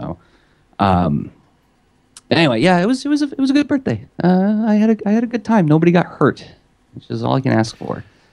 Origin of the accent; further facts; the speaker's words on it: Midwest, United States; I'm a Midwesterner, you know, I get a little squeamish when that happens.